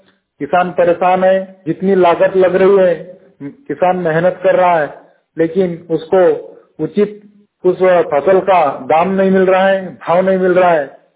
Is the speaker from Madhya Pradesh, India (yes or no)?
yes; Sausar, Madhya Pradesh, India; ग्राम देवी तहसील सौंसर जिला छिंदवाड़ा मध्य प्रदेश का निवासी हूँ।